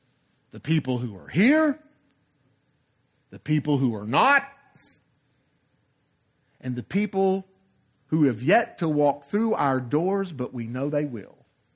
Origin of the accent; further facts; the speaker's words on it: Monticello, Arkansas, United States; And I grew up in Monticello. Any of you ever been to Monticello? Yeah. There's a college there, right?